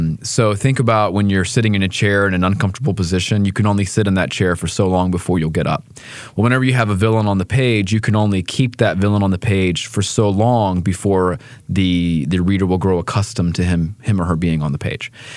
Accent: Gastonia, North Carolina, United States; And I was raised in Gastonia, right next door to PTL, so I grew up, you know, watching the rise of PTL with Jim and Tammy Faye Baker

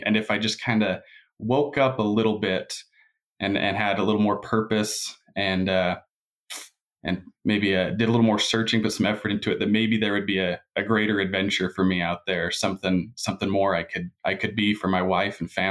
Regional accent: Riverton, Utah, United States; Born and raised in Riverton, Utah. Actually, both my wife and I grew up there.

